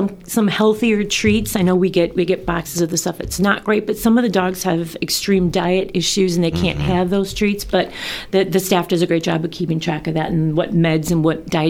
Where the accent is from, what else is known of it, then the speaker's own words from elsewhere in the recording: Stevens Point, Wisconsin, United States; I'm from Stevens Point.